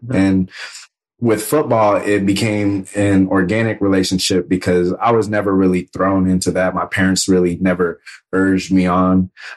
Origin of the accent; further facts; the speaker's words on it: Round Rock, Texas, United States; also born or lived in California; So I was born in California, but grew up a Texan, 20 miles or about 10 miles northeast of Austin. Grew up in Round Rock, Texas, and went to Hutto High School.